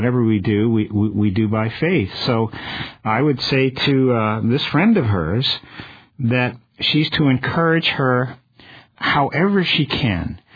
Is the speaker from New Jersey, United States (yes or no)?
no; Brooklyn, New York, United States; born there; I was born in Brooklyn, and they say it's easy to take me out of Brooklyn, but to take the Brooklyn out of me may take a little longer.